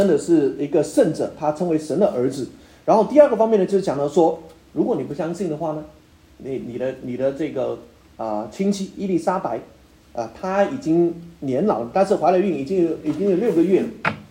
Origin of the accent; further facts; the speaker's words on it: China; 当然跟我们中国人来思想的无后为大